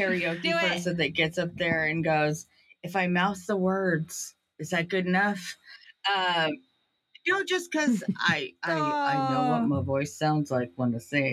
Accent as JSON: {"language": "English", "region": "Washington", "country": "United States", "tie": "born or raised there", "said": "It could be because I grew up in Hart area in Washington."}